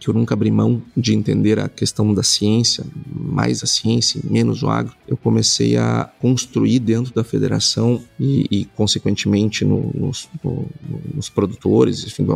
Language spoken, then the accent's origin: Portuguese; Quaraí, Rio Grande do Sul, Brazil; moved away as an adult; now in Porto Alegre, Brazil; saí de Quaraí cedo, saí, tinha 18 anos, para fazer vestibular, aquela coisa toda. Uma cidade pequena, não tinha estrutura para se desenvolver. E eu fui morar em Porto Alegre